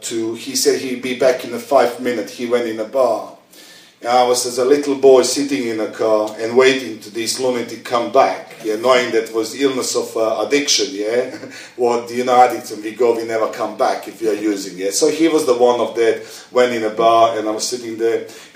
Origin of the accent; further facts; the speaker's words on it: Belgrade, Serbia; I come from Belgrade. It was really, if you go as a tourist, it's a really shitty place, you know what I mean? There's not much there to see except the good-looking girls and the bars.